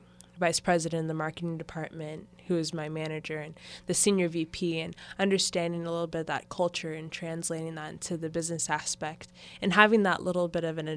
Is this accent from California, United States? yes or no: yes; Pasadena, California, United States; If you're just an American like me, born and raised in Pasadena